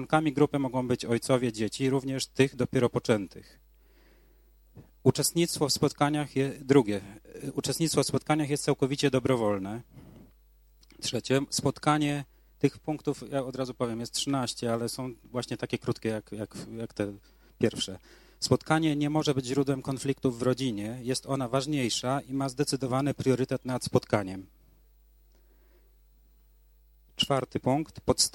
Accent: Kobyłka, Masovian Voivodeship, Poland; ja jestem z Kobyłki

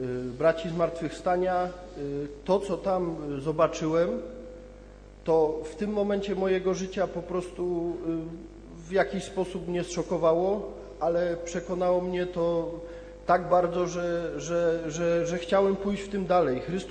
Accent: Żywiec, Silesian Voivodeship, Poland; przyjechałem z Żywca

